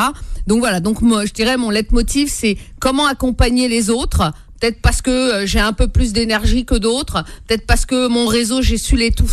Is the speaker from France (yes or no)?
yes; Aubervilliers, Île-de-France, France; je suis issue de Seine-Saint-Denis, j'y suis née, j'ai grandi sur la ville d'Aubervilliers, donc j'y ai fait mes classes